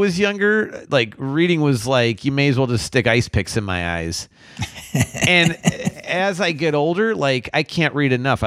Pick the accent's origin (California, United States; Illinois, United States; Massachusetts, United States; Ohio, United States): Illinois, United States; Chicago; I mean, and me growing up in Chicago too.